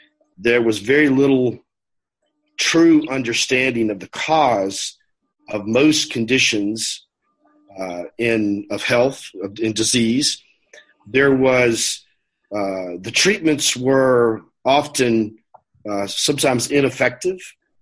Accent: Louisiana, United States; now in Atlanta, United States; I am a physician from currently in Georgia, in the Atlanta area. I grew up in Louisiana, and at the age of 20, God called me to himself.

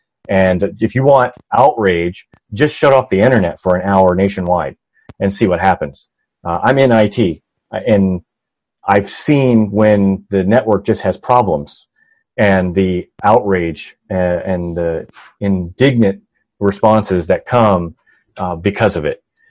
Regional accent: the South, United States; I was born in the South. I grew up in the South

